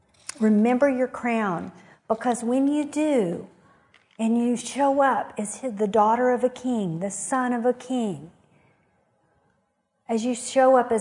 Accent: Kerrville, Texas, United States; I'm an ordinary girl. I grew up here in Kerrville.

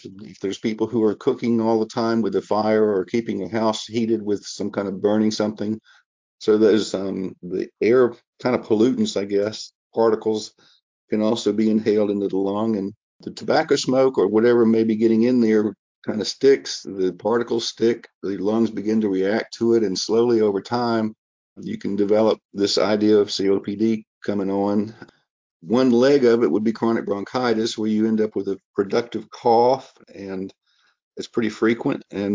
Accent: Georgia, United States; I grew up in the Southeast. I traveled around a bit growing up, but spent a lot of years in Georgia.

